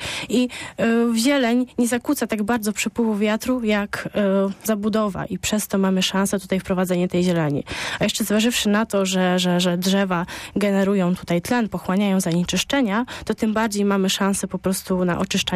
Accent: Poznań, Greater Poland Voivodeship, Poland; jestem rozpoznawalna przez to, że jestem z Poznania

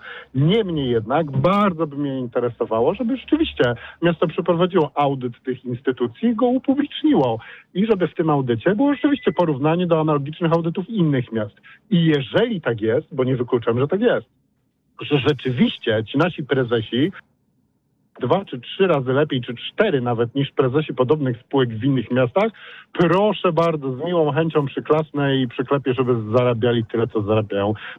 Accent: Poznań, Greater Poland Voivodeship, Poland; to mówię jako rodowity Poznaniak.

